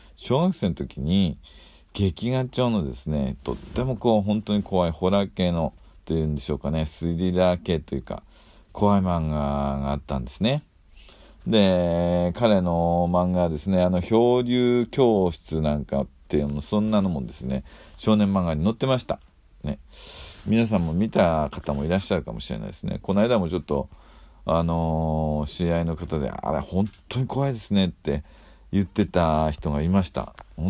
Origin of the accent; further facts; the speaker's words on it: Ibaraki, Japan; 私の田舎はダッペダッペっていう方言のダッペってわかります？ないないダッペよとかないないダッペっていうそういう方言の呼ばれる県ですね。テレビドラマのひよっこっていう有名になった地域の近くだったですね。